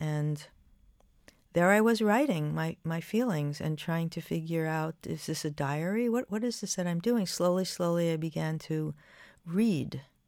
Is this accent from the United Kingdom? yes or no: no; New York, United States; born there; that I'm a lesbian, that I was born in New York, that I love Lorca.